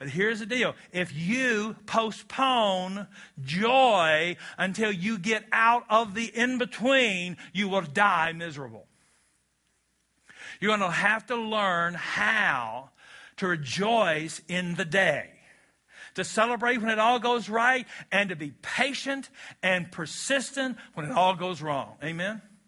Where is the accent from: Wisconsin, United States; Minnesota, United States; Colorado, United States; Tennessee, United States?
Wisconsin, United States; I'm a boy from Barron County, and I don't eat butt-rubbed steaks.